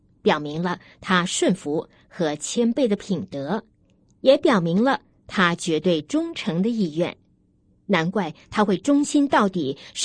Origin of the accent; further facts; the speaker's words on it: China; 我相信我们中国人现在也是遍布世界各地